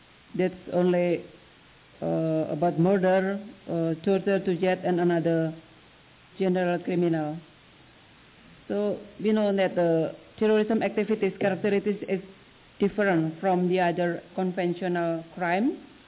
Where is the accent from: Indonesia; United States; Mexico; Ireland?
Indonesia; English is a second language; I come from Indonesia.